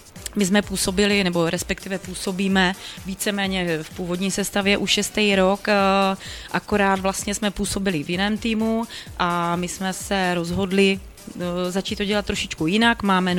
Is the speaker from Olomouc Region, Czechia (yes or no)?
yes; Olomouc, Olomouc Region, Czechia; tak z Olomouce, já jsem z Olomouce